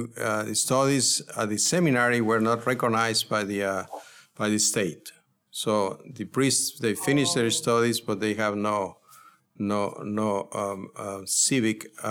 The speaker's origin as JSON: {"language": "English", "town": "Monterrey", "region": "Nuevo León", "country": "Mexico", "tie": "born or raised there", "said": "No, I was born in Monterrey, Mexico, and my family is my parents, and I have four sisters, no brothers. So then I went to, we were parishioners at Our Lady of Lourdes, Nuestra Señora de Lourdes in Monterrey, in La Colonia Vista Hermosa."}